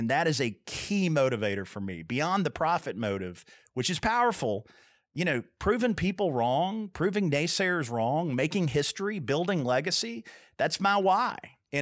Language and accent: English; Kentucky, United States; And so I came from Meade County, Kentucky, the son of a 16-year-old mother and a tobacco farmer father.